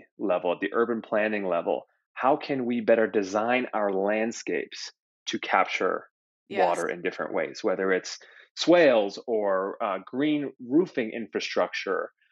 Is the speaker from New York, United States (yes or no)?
yes; New York, United States; now in Los Angeles, United States; So rain has become my favorite topic since moving to Los Angeles because I came from New York where it rained all the time.